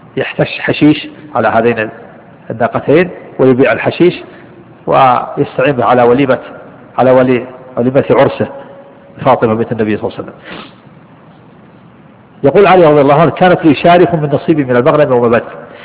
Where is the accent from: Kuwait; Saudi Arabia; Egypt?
Saudi Arabia; Najd; نحن عندنا في نجد تسقف البيوت بالخشب ويضع الجريد،